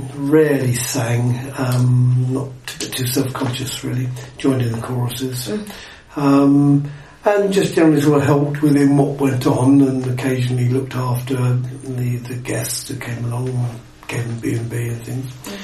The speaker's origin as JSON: {"language": "English", "town": "Epsom", "region": "South East England", "country": "United Kingdom", "tie": "born or raised there", "said": "I grew up near Epsom in Surrey"}